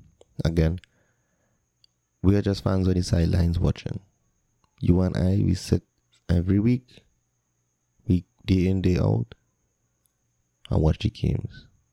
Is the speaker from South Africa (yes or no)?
no; England, United Kingdom; we as English fans know about it